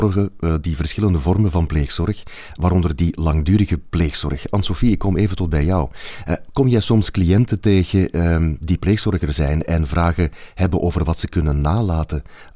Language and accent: Dutch; Flanders, Belgium; Maar is dat iets dat sterk aanwezig is bij ons in Vlaanderen?